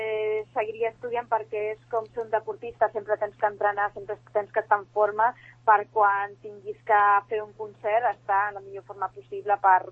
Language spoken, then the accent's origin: Catalan; Tarragona, Catalonia, Spain; born there; I vaig néixer a Tarragona, soc catalana.